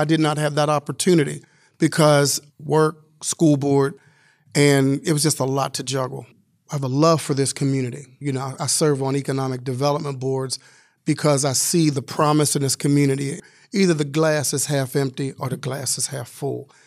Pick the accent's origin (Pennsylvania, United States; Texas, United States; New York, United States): Pennsylvania, United States; Wilkinsburg; born or raised there; also born or lived in Hill District, Pittsburgh